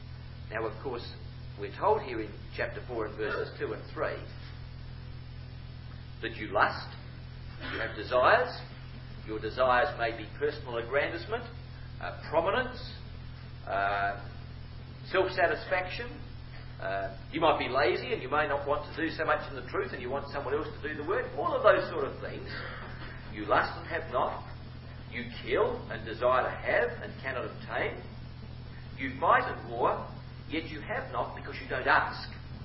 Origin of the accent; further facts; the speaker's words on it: Australia; I come from Australia and I see an ecclesial way of life in Australia